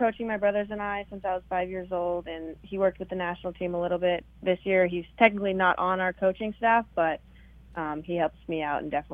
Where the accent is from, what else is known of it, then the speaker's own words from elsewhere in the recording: Strawberry, California, United States; also born or lived in Sonora, United States; So I grew up in Strawberry. I'm born in Sonora, and I started skiing at Dodge Ridge.